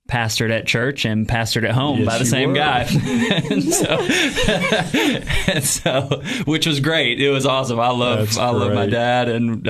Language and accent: English; Covington, Tennessee, United States; also born or lived in St. Louis, Missouri; And then my family moved to Tennessee, way west Tennessee, a small little town called Covington. And so my family, I grew up